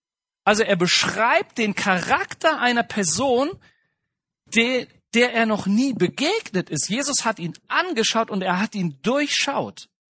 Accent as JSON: {"language": "German", "town": "Marburg", "region": "Hesse", "country": "Germany", "said": "Ich komme aus Marburg in Hessen"}